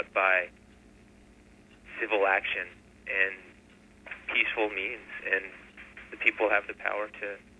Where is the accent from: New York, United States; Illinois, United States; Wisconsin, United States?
New York, United States; Brooklyn; Good morning. … from Brooklyn, and I listen to WBAI in New York City. And I was born in 1968.